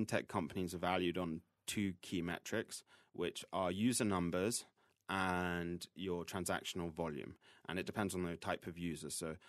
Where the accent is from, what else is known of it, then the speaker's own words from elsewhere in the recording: London, United Kingdom; I'm originally from London